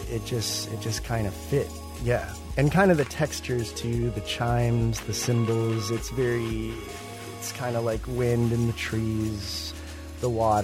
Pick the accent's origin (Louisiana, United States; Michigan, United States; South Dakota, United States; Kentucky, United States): Michigan, United States; also born or lived in Brooklyn / London; no matter where I'm living, whether I was in Brooklyn or London, or people would say, where are you from? And I would say Michigan.